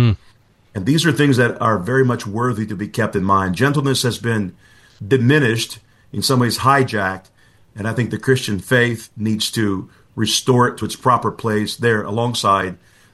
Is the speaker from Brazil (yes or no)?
yes; Brazil; English is a second language; now in United States; I was born in Brazil. I've been living in the U.S. for over 3 decades now, but I grew up in Brazil in my early years, and now I've been here in the United States for a long time. So it's a Brazilian last name